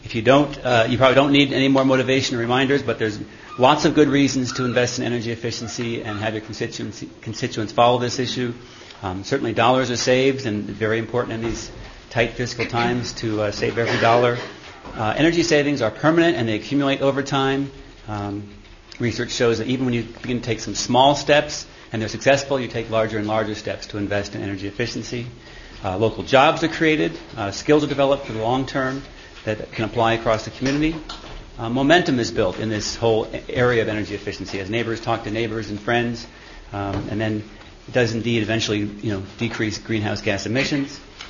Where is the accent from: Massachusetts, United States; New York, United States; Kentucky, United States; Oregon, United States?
New York, United States; Lansing; from Town of Lansing.